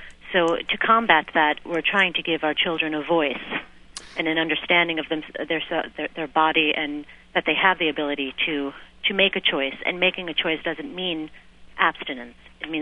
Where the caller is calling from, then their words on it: New York City, New York, United States; I'm just calling from New York City as a mother of two preteen daughters